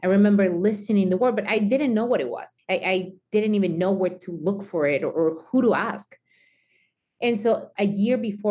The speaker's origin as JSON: {"language": "English", "country": "Mexico", "tie": "born or raised there", "said": "especially me growing up in Mexico, nobody talks about thyroid."}